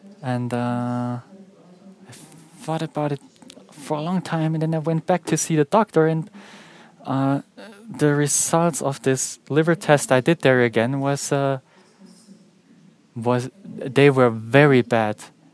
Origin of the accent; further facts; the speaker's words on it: Bavaria, Germany; And I'm from Bavaria, and in Bavaria, we people like beer and drink a lot of beer there. And I lived there for 43 years